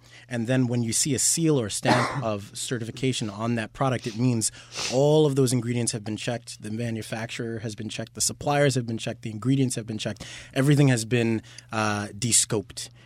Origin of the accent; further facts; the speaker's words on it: United States; born there; Me, I was born in America. My parents were born in America. So our culture is the types of food that people would eat here, more southern types of foods. I'm African American